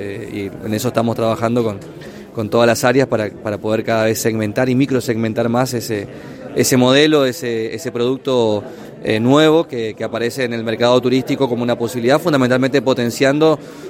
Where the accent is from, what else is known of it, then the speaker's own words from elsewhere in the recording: Argentina; como argentinos